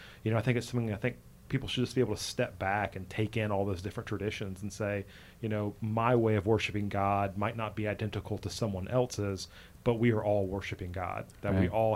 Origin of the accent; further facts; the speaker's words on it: Georgia, United States; I mean, growing up in South Georgia, obviously, you're used to, you know, bickering between Catholics and Protestants over our tradition.